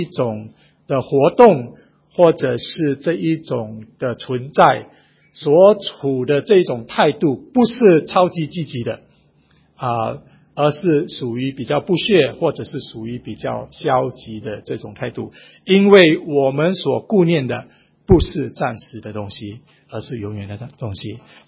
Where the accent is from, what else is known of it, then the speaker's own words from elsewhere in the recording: Singapore; 所以我们新加坡人在这一次大选里面就看见证了到这一点